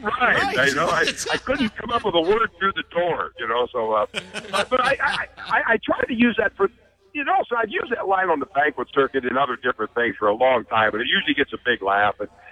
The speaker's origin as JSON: {"language": "English", "region": "Midwest", "country": "United States", "tie": "born or raised there", "lives_now": "Dallas, United States", "said": "I was a big fan of Nebraska football when I grew up in the Midwest, and I loved the Huskers. And then when I came to Dallas"}